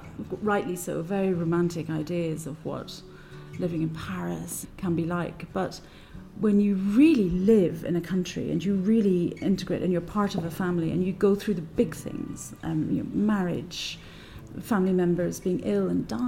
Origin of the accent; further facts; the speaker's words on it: Northern Ireland, United Kingdom; I was brought up in Northern Ireland, we would never go there.